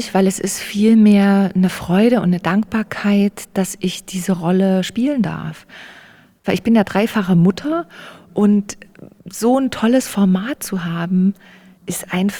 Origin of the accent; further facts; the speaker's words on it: Saxony, Germany; Und das ist einfach so eine tolle Werbung für die Region, für meine Heimat.